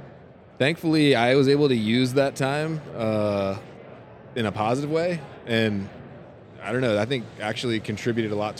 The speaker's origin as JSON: {"language": "English", "region": "East Coast", "country": "United States", "tie": "born or raised there", "said": "Yeah, I grew up on the East Coast hunting whitetails and waterfowl."}